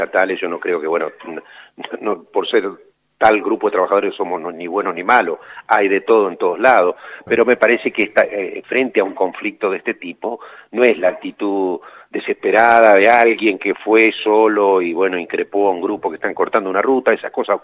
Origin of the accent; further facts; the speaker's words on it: Neuquén, Argentina; yo soy neuquino encima